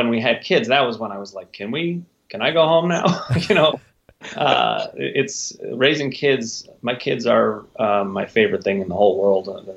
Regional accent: Cleveland, Ohio, United States; It's funny, you know, growing up in Cleveland, so many people grew up with a chip on their shoulder here.

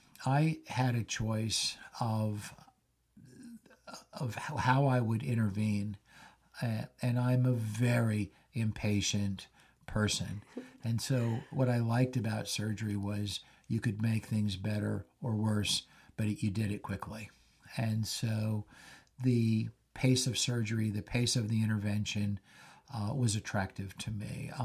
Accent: Louisiana, United States; You do know I'm not only 33 years old, but I'm from Louisiana.

